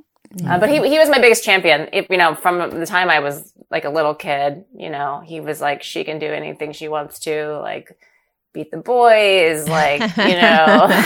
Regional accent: Los Angeles, California, United States; And, you know, LA was my hometown, and it's where I started running.

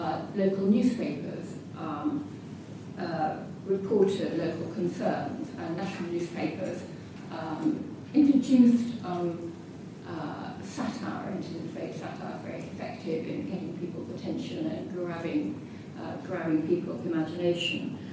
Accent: Huddersfield, Yorkshire and the Humber, United Kingdom; I grew up in Huddersfield.

